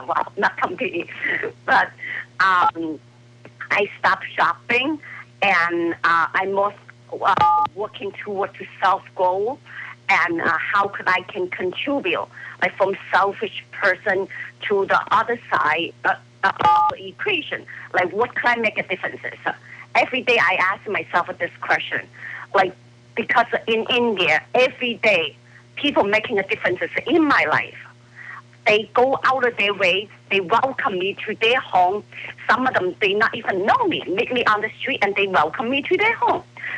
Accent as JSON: {"language": "English", "country": "Canada", "said": "because I'm Canadian, so I spell the Canadian away."}